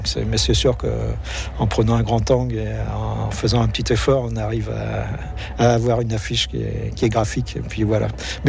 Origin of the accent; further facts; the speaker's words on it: Quiberon, Brittany, France; Et comme moi, je suis originaire de Quiberon, je le voyais passer quand j'étais gamin.